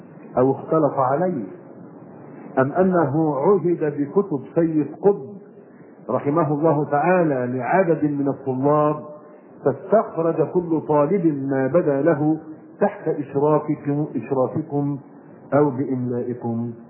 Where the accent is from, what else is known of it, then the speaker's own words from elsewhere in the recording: Egypt; هذا النموذج الاخر من انسان جاوى الذي يوجد عندنا في مصر